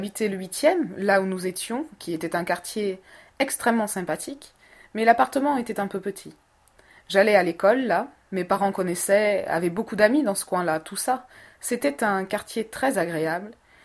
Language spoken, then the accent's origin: French; Angers, Pays de la Loire, France; born there; Je suis née à Angers, dans le Maine-et-Loire. Voilà. C'est une jolie province. Il y a l'Anjou, voilà. Je suis née là parce que mes parents y ont vécu quelques années.